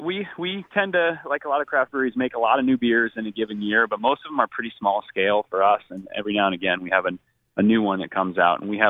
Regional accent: Vermont, United States; I grew up in Vermont, so I have a past.

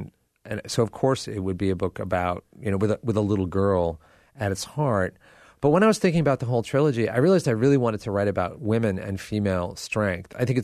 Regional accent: New England, United States; Correct, yeah. Uh-huh.

